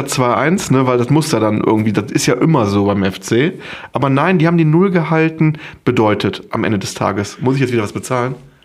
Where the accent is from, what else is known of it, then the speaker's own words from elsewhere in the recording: Mönchengladbach, North Rhine-Westphalia, Germany; born there; aber gebürtiger Mönchengladbacher, ne? Der ist so wie ich.